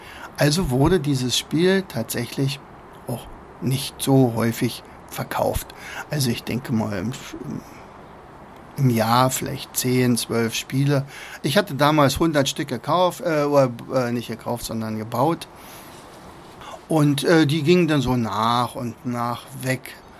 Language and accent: German; East Germany, Germany; weil ich komme aus der DDR und da hatten wir halt, da sind wir halt nicht in Länder gefahren, in denen Englisch gesprochen wurde.